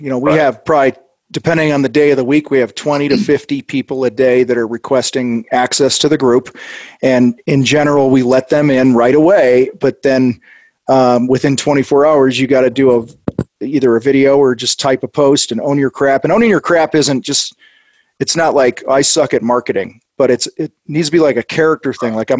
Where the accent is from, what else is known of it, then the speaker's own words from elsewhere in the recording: Illinois, United States; Yeah, I grew up outside of Chicago, and every now and then we'd get over to Indiana